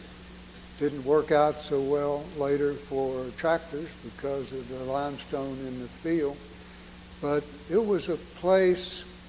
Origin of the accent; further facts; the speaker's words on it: Rockbridge Baths, Virginia, United States; I was born outside of Lexington, a place called Rockbridge Baths, a church called Bethesda. I grew up with mountains on two sides and the river, Maury River, in front of the house. I kind of had the run of that country.